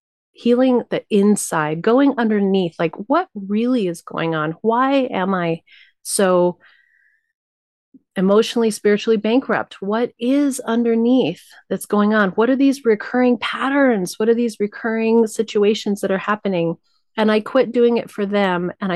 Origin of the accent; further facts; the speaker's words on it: New Mexico, United States; I was raised Tibetan Buddhist in New Mexico.